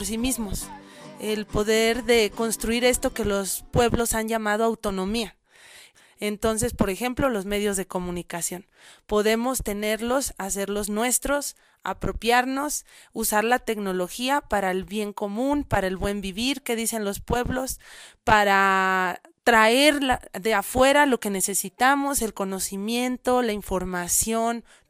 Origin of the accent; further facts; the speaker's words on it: Mexico; vivo en Tequisquiac, ese es un pueblito en México. Soy originaria de este mundo del Anáhuac, pero también digo que soy hija de la Pachamama.